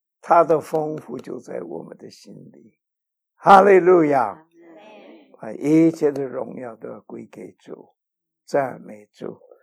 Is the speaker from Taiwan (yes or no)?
no; China; 我们中国人从前呢有一句话啊，我们就是为了一口饭吧。